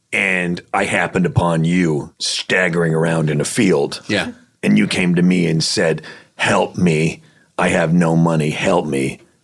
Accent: Toronto, Ontario, Canada; I grew up in Toronto.

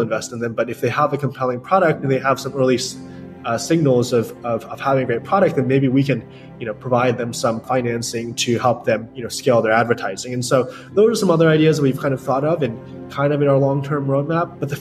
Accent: New York, United States; And he also spent time in New York, and I grew up in New York.

